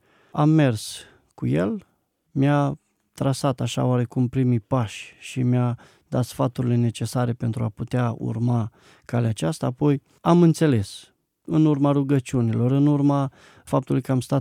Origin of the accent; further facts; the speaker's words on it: Dorohoi, Botoșani County, Romania; born there; M-am născut în Dorohoi, județul Botoșani, într-o familie de penticostali.